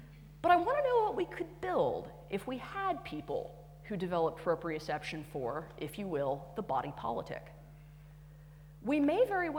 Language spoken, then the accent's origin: English; Texas, United States; I'm used to reactionaries. I grew up in Texas.